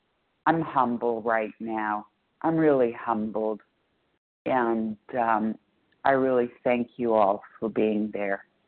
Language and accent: English; Simi Valley, California, United States; I'm from Simi Valley, California.